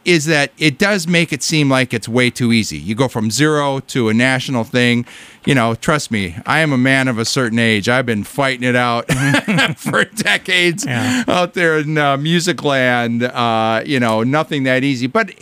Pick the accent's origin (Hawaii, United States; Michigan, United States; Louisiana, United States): Michigan, United States; Detroit; So I was born and raised in Detroit.